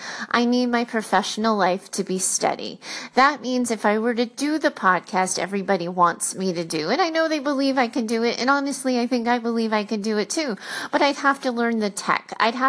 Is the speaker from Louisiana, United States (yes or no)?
no; Rhode Island, United States; moved away as an adult; now in Boston, United States; I've been in the Northeast since college. And like, I grew up in Rhode Island. And then as far as I went, you know, was college in Boston. And I didn't leave.